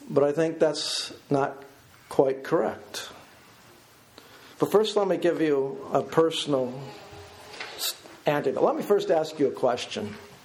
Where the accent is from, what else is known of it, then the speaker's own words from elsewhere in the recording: Illinois, United States; moved away; I was raised in Illinois. Yes, Flatlands. I did not know I was being raised in the Flatlands.